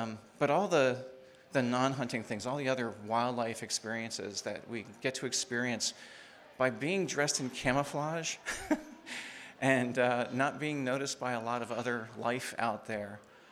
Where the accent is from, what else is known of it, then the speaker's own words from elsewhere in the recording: Pennsylvania, United States; I grew up in Pennsylvania, and I didn't actually start hunting until I went to college at the University of Wisconsin